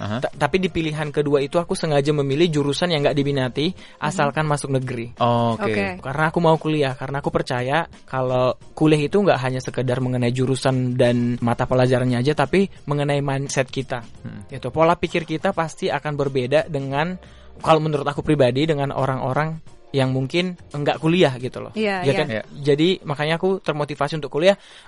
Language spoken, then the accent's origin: Indonesian; Tanjung Beringin, North Sumatra, Indonesia; Mm-hmm. Saya berasal dari Dusun 3 Desa Barisan Nauli, Tanjung Beringin, Sumatera Utara.